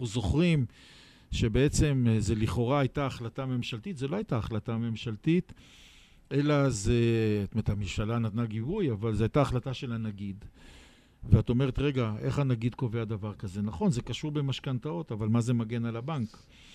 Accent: Jerusalem, Jerusalem District, Israel; אז אחרי שאמרת כמעט הכל, אני ירושלמי. אז עוד מעט תשמעו את המעתיים שלי

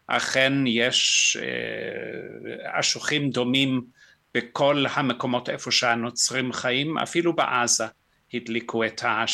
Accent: South Africa; now in Israel; אני יליד דרום אפריקה. אני כבר כ-48 שנים בארץ.

